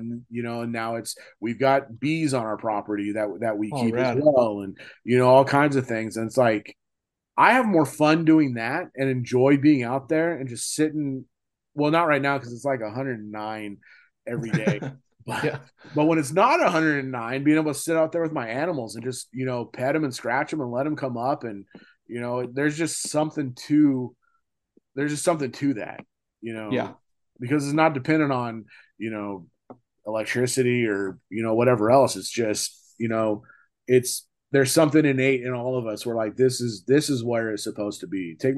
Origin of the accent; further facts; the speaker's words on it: California, United States; now in Texas, United States; so growing up in California, you know, my thing was I surfed, you know, 280 days out of the year at least.